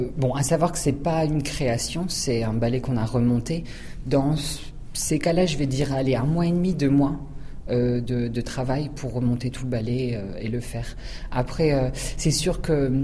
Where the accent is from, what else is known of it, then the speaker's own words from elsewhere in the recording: Hauts-de-France, France; also born or lived in Paris / Australia; Donc bien sûr, je suis ch'ti et j'aime mes origines. Mais je suis parti à Paris pour étudier au conservatoire pendant 5 ans. De là, je suis parti dans le sud de la France pendant 6 mois pour travailler dans une compagnie junior.